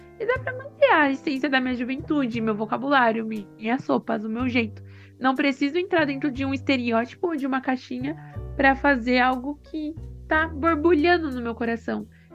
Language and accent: Portuguese; São Paulo, Brazil; Eu tenho 26 anos, sou da Brasilândia, uma das maiores periferias de São Paulo.